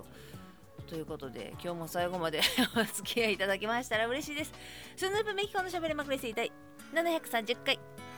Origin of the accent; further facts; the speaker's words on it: Kobe, Hyogo, Japan; 東京横浜あたりとか私の実家のある神戸とか隣の大阪とか